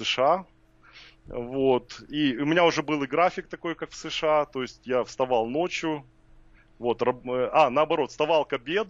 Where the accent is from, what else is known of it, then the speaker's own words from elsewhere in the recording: Ukraine; Я с Украины